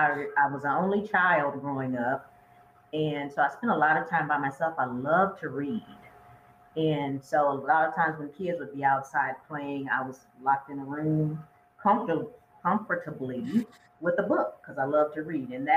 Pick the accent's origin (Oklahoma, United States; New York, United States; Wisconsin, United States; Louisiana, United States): Louisiana, United States; born there; So I was born in Louisiana. So we know gumbo originated in the South, in New Orleans.